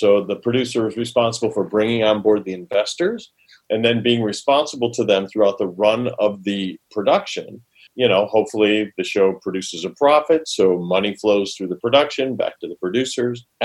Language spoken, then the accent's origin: English; Rochester, New York, United States; I'll skip the formative years growing up in Rochester, New York, and jump to the more professional years.